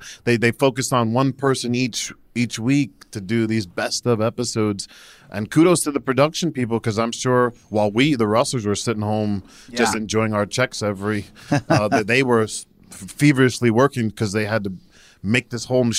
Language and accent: English; New Jersey, United States; I don't know anymore. I'm originally from New Jersey.